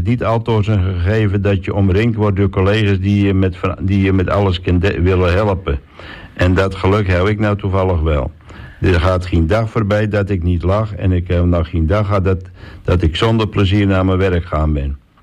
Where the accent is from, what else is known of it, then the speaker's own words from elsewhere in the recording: Meppel, Drenthe, Netherlands; born there; now in Texel, Netherlands; Oorspronkelijk ben ik geen Tesselaar en kom ik eigenlijk van het vasteland. Ik ben eigenlijk geboren in Meppel in Drenthe.